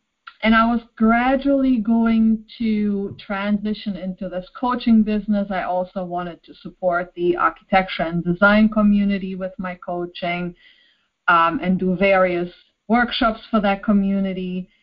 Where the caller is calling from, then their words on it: Nyack, New York, United States; I am calling from Nyack, New York.